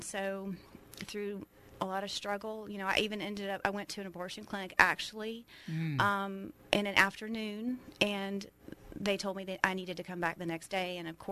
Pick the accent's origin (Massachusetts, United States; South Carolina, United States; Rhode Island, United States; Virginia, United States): South Carolina, United States; Greenville; Well, I grew up in the Greenville area and went to a Christian school, a wonderful Christian school, Southside Christian.